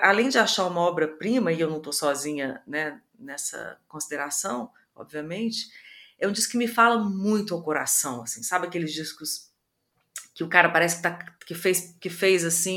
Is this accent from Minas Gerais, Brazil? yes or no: yes; Belo Horizonte, Minas Gerais, Brazil; eu sou de Minas, né, de BH